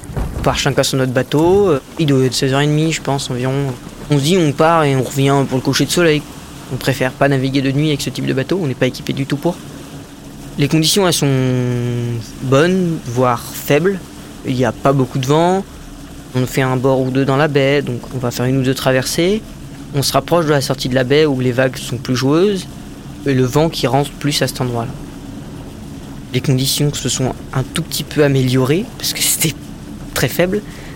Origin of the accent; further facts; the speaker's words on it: New Caledonia; j'ai 18 ans, je suis né en Nouvelle-Calédonie où j'y ai vécu.